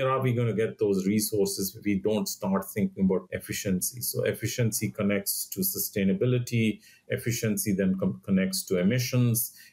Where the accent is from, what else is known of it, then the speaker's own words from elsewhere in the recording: India; So you brought up India. I'm from India, so very passionate about what's happening in India.